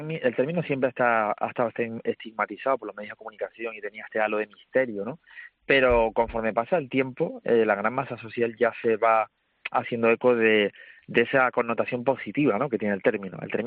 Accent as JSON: {"language": "Spanish", "region": "Canary Islands", "country": "Spain", "said": "porque yo soy de Tenerife, mis primeros puestos de trabajo fueron aquí"}